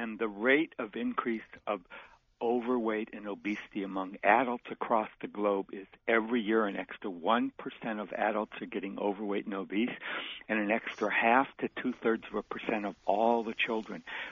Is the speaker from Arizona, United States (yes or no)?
no; Wisconsin, United States; I grew up in Wisconsin. People in the Midwest, kids always had milk.